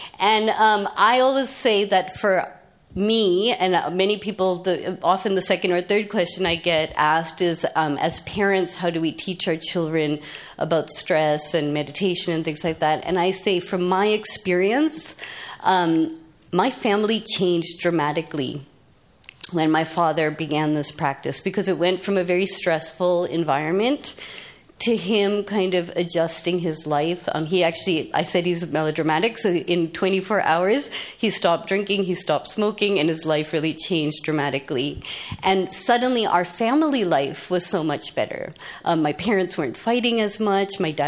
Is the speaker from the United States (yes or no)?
no; India; And despite growing up in India, my family was very much a Western-focused family, not religious